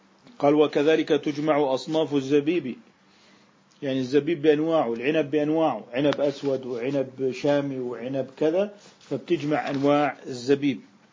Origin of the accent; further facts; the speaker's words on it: Jordan; يعني نحن عندنا في الأردن يعتبر الفطور الجمهوري اللي هو الحمص والفول والفلافل